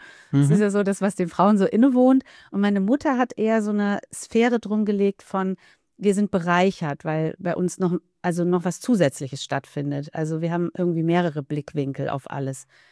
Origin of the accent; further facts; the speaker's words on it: Germany; weil ich bin nicht zweisprachig aufgewachsen, da dachte ich dann auch oft, ja, irgendwie bin ich aber halt auch nicht ganz Italienerin, wenn ich hier bin, weil ich kann die Sprache nicht wirklich. Und ich war, dort war ich halt die Deutsche, la Tedesca.